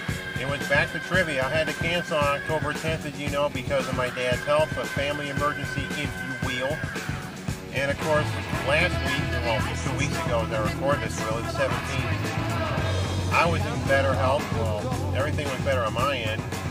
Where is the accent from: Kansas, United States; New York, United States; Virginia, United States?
New York, United States; Saratoga Springs; Hey, there are some places in my hometown of Saratoga Springs that are alleged to have been haunted.